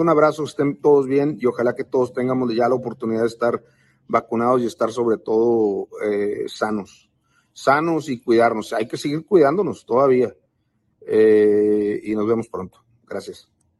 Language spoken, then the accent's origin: Spanish; United States; born there; yo no vivo en México, yo no soy ciudadano mexicano, yo vivo en Estados Unidos, nacido en Estados Unidos